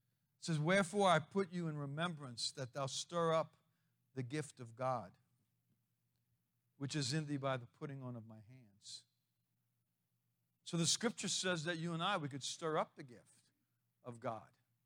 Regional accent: Chalmette, Louisiana, United States; I'm from Chalmette. I'm from Araby. It's like Nazareth. Can anything good come out of Araby? Come on. I'm nobody special. I promise you that. I went to Chalmette High School. I barely passed.

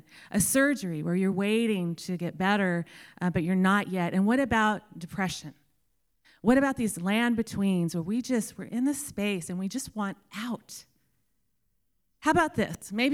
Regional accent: Texas, United States; But I was from the United States of Texas, so I didn't need to know.

